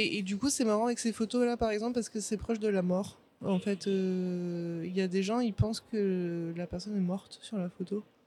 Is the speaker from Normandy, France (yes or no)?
yes; Ouistreham, Normandy, France; c'est à Ouistreham, en fait, qu'on a tourné. C'est là où je suis née. Enfin, c'est là où j'ai grandi.